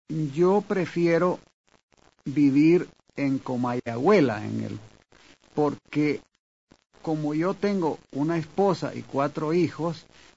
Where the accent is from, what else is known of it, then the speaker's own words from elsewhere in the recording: Nejapa, San Salvador, El Salvador; Y yo tengo 32 años de edad. Yo estudié primero en Nejapa. Nejapa es mi pueblo.